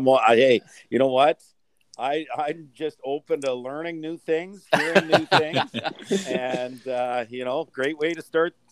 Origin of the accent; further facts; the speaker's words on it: Edmonton, Alberta, Canada; I grew up in Edmonton, and I actually was living in Edmonton